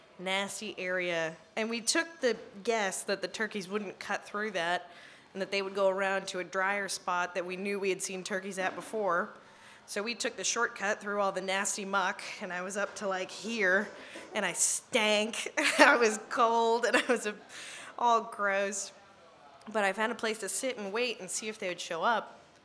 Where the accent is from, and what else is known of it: Massachusetts, United States